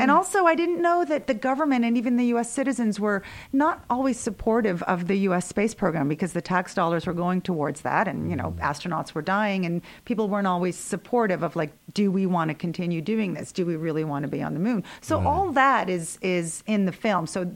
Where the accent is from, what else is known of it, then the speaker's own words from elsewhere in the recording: Canada; And so being Canadian, I didn't learn the whole history of the moon landing and Neil Armstrong.